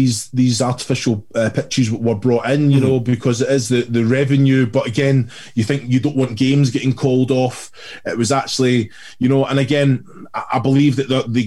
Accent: Kilmarnock, Scotland, United Kingdom; You know, you've got to remember, I grew up in Kilmarnock

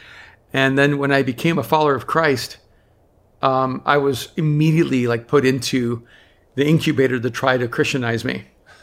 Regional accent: El Salvador; now in United States; even though I'm from El Salvador and my body is designed for soccer.

